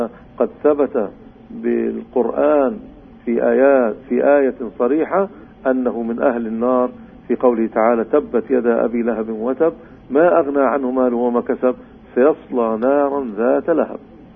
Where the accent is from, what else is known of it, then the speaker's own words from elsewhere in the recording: Palestine; وهو المعمول به عندنا في فلسطين